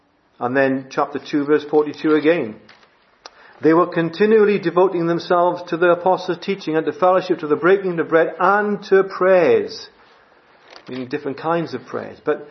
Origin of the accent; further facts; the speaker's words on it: Wales, United Kingdom; Now, being a Welshman, I'm very passionate about certain things.